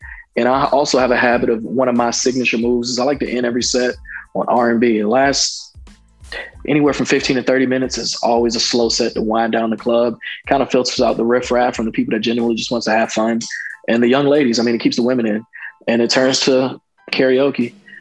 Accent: Georgia, United States; also born or lived in Chicago; Even though I'm from Georgia, I went to high school in Chicago and I adapted to Chi-Town culture.

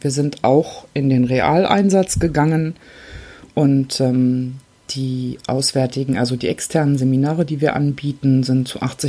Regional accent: Osterode, Lower Saxony, Germany; Ich komme aus dem Landkreis Göttingen, dem Altkreis Osterode. Dort sitzt auch meine Hundeschule.

